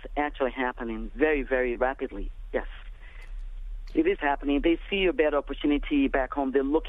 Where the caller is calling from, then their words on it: Nigeria; because I'm from Nigeria, and it's very common in my culture as well